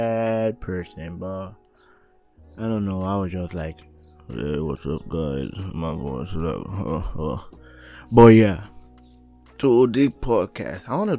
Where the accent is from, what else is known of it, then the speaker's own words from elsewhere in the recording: Scarborough, Ontario, Canada; now in North York, Canada; I moved all the way from Scarborough to North York. And I didn't know anybody.